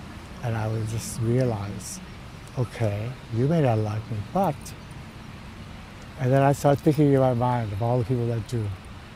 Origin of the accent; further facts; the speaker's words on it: Hawaii, United States; I'm from here in Hawaii. I was born and raised here on the Windward side, which is at the time that I grew up, which was 66 years ago, was the country. So I grew up in the country of Hawaii.